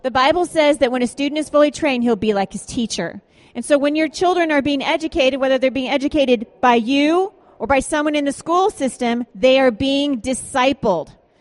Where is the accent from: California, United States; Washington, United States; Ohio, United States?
Washington, United States; also born or lived in Oregon; I am a Washingtonian, okay? It's not that hard. It goes with the state. Okay. Or actually, I was born in Oregon, and that is how you say it, just Oregon.